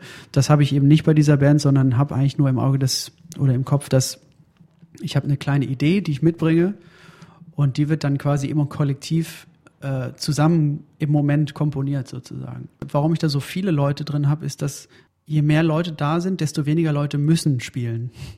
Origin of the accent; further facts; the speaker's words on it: Hagen, North Rhine-Westphalia, Germany; Ich komme aus Hagen.